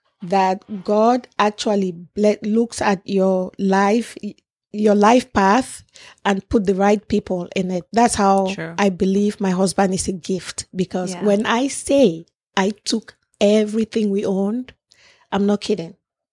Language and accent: English; Nigeria; also born or lived in Cameroon / Canada; now in United States; So I grew up partly in Nigeria and in Cameroon. Mm-hmm. Then I went to college in Canada and then moved to the United States for college and later on moved to Atlanta.